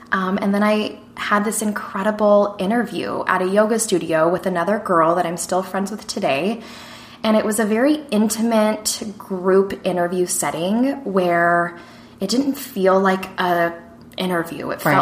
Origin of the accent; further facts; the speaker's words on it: Colorado, United States; moved away; So I'm from Colorado originally and moved to Arizona for school.